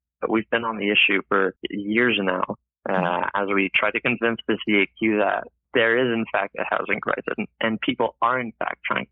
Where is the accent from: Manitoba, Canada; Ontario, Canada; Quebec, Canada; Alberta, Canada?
Quebec, Canada; I grew up in the Saint-François riding in a bilingual household